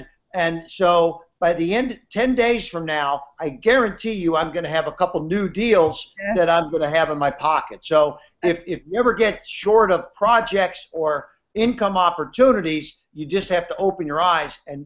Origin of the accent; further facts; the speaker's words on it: United States; I said, look, I'm this guy from America filling all the airwaves over there with these late night TV shows